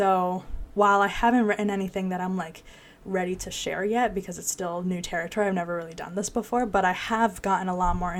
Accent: West Hartford, Connecticut, United States; so I am born and raised in Connecticut, born in Hartford. I was raised in West Hartford, so pretty much definitely a child of Central Connecticut.

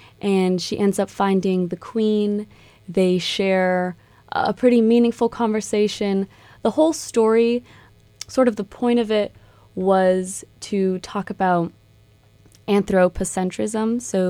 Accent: Miami, Florida, United States; I'm actually originally from Miami, Florida, where I went to a charter art school from middle school to 10th grade.

